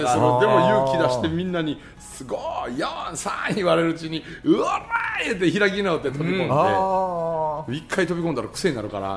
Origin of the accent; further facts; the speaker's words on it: Mie, Japan; あの辺の雨ってねもう日本一雨が多いって言われてるとこなんで僕の田舎1年間に400日雨が降るっていうね